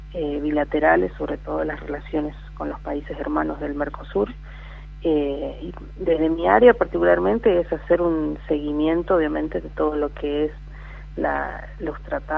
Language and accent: Spanish; Chaco, Argentina; al ser yo de la provincia del Chaco, también la idea no es perder, tener desarraigo con el lugar de donde yo vengo